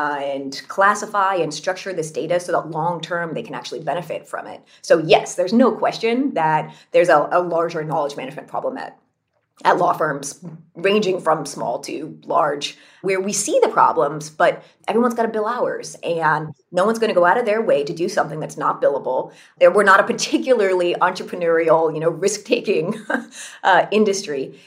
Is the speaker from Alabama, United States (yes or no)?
no; California, United States; I grew up in California.